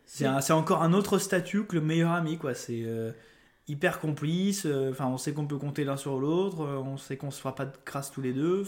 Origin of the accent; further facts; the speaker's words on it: Lyon, Auvergne-Rhône-Alpes, France; parce que moi, je suis de Lyon au départ. je suis un Lyonnais.